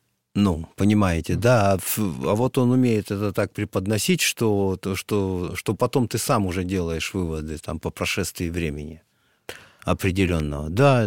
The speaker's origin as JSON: {"language": "Russian", "region": "Zabaykalsky Krai", "country": "Russia", "tie": "born or raised there", "said": "Я рос в Забайкалье. Вот, учился в Забайкалье."}